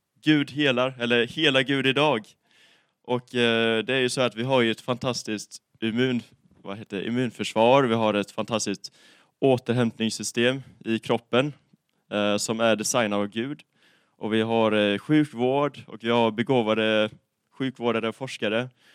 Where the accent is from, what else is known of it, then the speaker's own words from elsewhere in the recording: Gothenburg, Västra Götaland County, Sweden; now in Nässjö, Sweden; och bor i Nässjö för tillfället. Jag kommer från Göteborg. Och jag får väl tillägga också att jag kommer från Sverige.